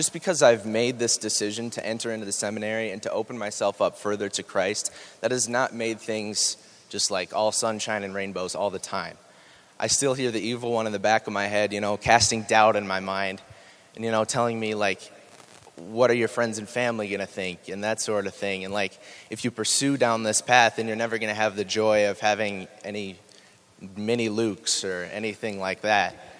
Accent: Sioux Falls, South Dakota, United States; I'm from St. Michael Parish in Sioux Falls, South Dakota.

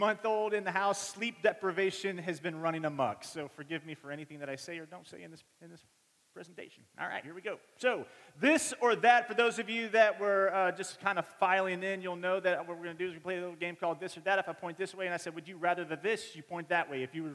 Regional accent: Flower Mound, Texas, United States; I am from the Dallas area, a little town called Flower Mound.

